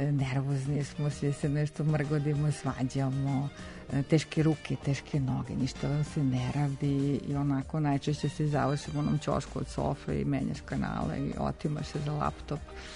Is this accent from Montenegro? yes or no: no; Belgrade, Serbia; Ja sam odrasla u kući u Beogradu